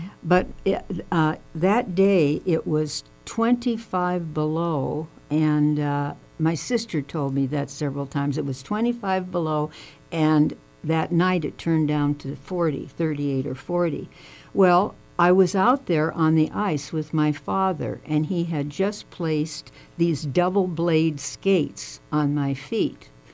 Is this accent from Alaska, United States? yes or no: yes; Fairbanks, Alaska, United States; Well, you asked me the other day, Joni, about growing up in Fairbanks.